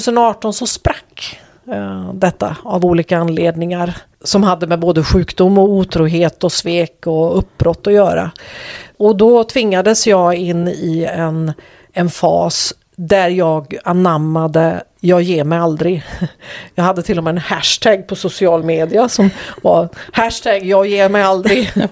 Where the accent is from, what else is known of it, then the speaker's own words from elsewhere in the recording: Västra Götaland County, Sweden; då bodde vi i Skåne men flyttade sen upp till Bohuslän igen där jag kommer ifrån.